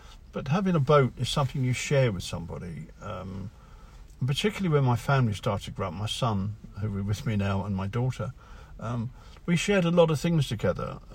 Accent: Scotland, United Kingdom; I was brought up on the Holy Loch in Scotland, my sandbank, and attached to Robertson's Yard there was a 16-foot clinker-built launch

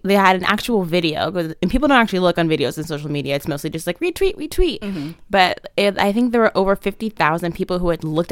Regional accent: Texas, United States; I grew up in Texas and I guess okay. They just real mean there.

